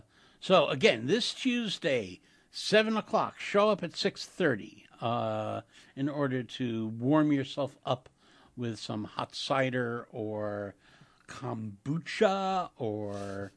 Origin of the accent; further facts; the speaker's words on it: Queens, New York, United States; I grew up in Queens, in Jackson Heights.